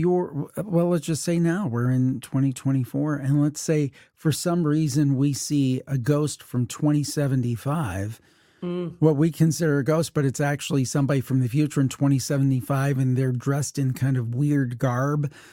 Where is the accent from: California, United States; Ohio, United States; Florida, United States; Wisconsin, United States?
Ohio, United States; And coincidentally, from my home state here in the States of Ohio.